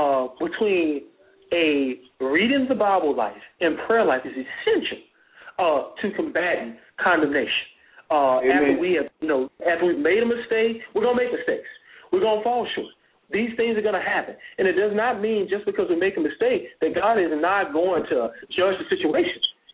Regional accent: Houston, Texas, United States; I was born and raised in Houston, we'd have massive floods.

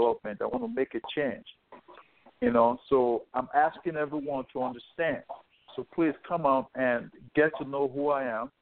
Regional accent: Nigeria; now in United States; just because I'm a Nigerian. I'm a Nigerian-American, you know.

